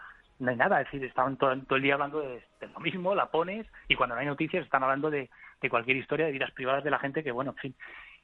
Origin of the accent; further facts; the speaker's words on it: Guadalajara, Castilla-La Mancha, Spain; Yo soy de Guadalajara